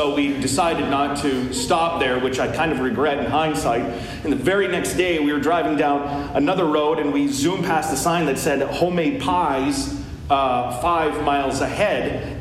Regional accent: Canada; sometimes as a Canadian, I can't just get over how bizarre that country is.

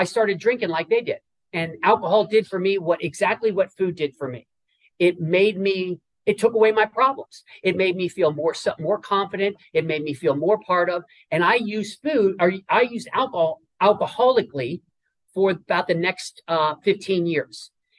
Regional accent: Midwest, United States; I grew up in the Midwest. I did not grow up a heavy child.

